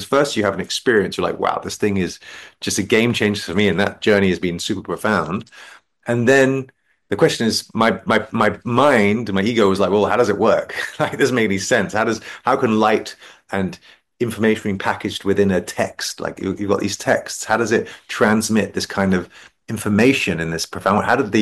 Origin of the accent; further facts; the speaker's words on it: London, United Kingdom; So I grew up in London. I went to public school. Right. I went to two schools, Dulwich College and Harrow.